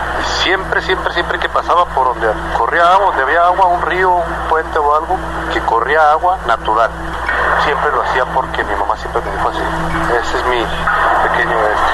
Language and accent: Spanish; Aguascalientes, Mexico; Soy de aquí de Aguascalientes